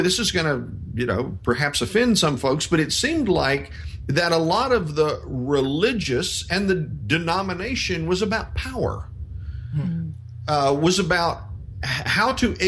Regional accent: Southeast, United States; we grew up in especially in the Southeast United States, you know, grew up in church

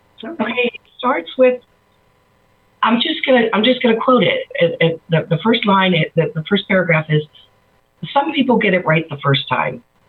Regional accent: Pittsburgh, Pennsylvania, United States; I grew up in Pittsburgh, youngest of 5 kids.

